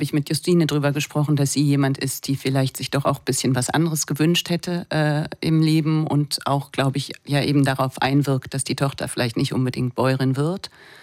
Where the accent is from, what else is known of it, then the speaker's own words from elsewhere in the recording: Freiburg, Baden-Württemberg, Germany; Ich bin in Freiburg aufgewachsen, okay, und kenne den Schwarzwald, mhm, und habe auch Kindheitserinnerungen an das Alemannische, also an den Klang und an die Melodie.